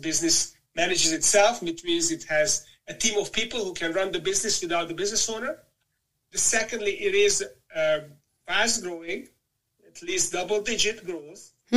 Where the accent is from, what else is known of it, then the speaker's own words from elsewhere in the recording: Budapest, Hungary; English is a second language; moved away as an adult; also born or lived in Greece / Netherlands / United Kingdom; my home town of Budapest in Hungary.